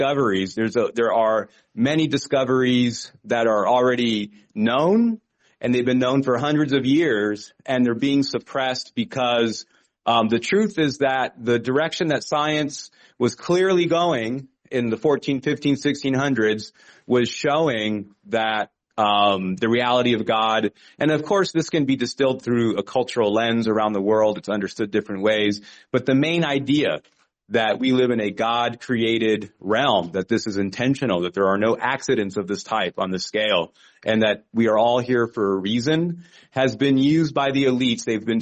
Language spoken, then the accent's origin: English; United States; now in outside US; But no, I am an American. I'm proud enough of that fact. I'm not very proud of a lot of things that have been done in my country's name. And I don't live in the United States.